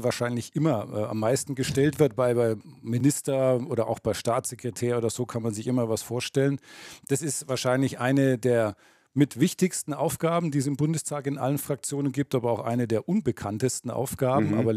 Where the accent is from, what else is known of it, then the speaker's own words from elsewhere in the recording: Großenseebach, Bavaria, Germany; Genau, also ich bin in Großen Seebach aufgewachsen, Nicht ganz so weit weg, jedenfalls im Landkreis Erlangen-Höchstadt.